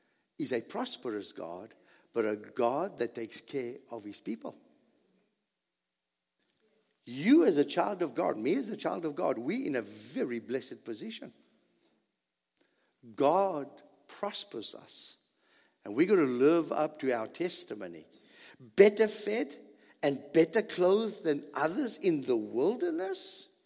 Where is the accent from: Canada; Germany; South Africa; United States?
South Africa; I call it a handbag. I'm still South African, man.